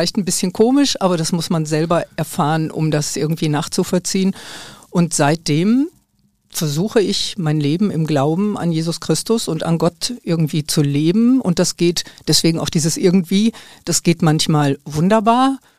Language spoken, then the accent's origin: German; Essen, North Rhine-Westphalia, Germany; born there; ich bin in Essen geboren und habe so eine übliche Kinderlaufbahn mit der Kirche hinter mir.